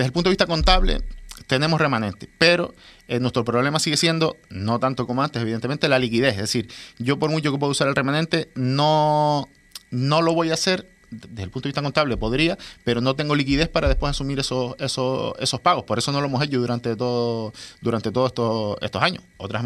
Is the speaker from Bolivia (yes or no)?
no; El Cotillo, Canary Islands, Spain; Yo soy del Cotillo, para mí mi fiesta del Cotillo es identidad, es cultura, es comunidad, es economía.